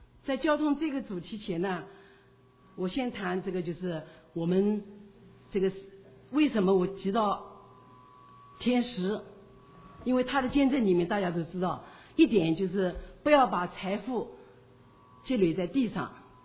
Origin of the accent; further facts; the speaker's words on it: Shanghai, China; 徐弟兄和我是上海来的